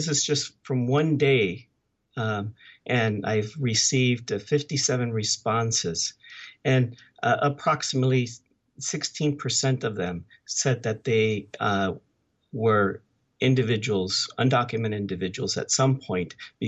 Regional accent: California, United States; also born or lived in Mexico; My family came originally from Mexico. And we moved to California. I grew up in California, went through the school system there, was educated in the UC system.

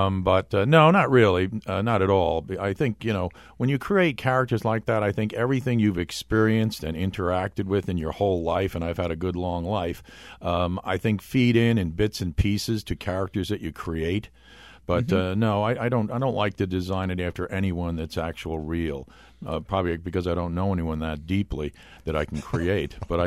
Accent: New York City, New York, United States; born there; yeah, I was born in New York City. I went to Fordham University

